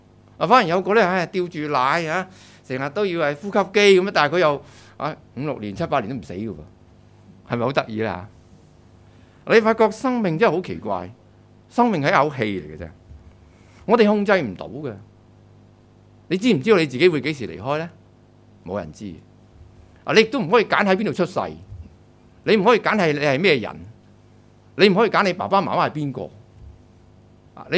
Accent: China; 所以滿天神佛就唔係我哋中國人嘅信仰嚟嘅。

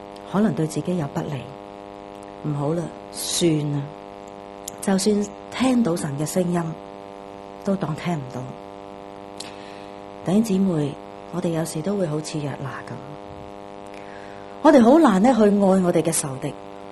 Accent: China; 日本人怎样去对我们中国人的时候

